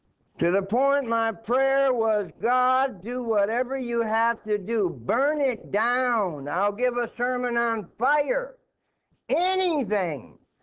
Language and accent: English; Minnesota, United States; But I was born and raised in Minnesota, where it is not uncommon for the temperature to get to 50, 60, 65 below zero wind chill.